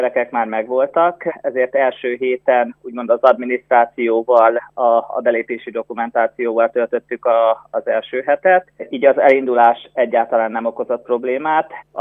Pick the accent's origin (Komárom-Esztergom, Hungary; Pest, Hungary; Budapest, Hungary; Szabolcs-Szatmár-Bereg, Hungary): Szabolcs-Szatmár-Bereg, Hungary; Nagyhódos; a helyi gyülekezetnél Nagyhódoson presbiter vagyok, illetve Nagyhódoson alpolgármester, hiszen én a gyerekkoromat Nagyhódoson éltem.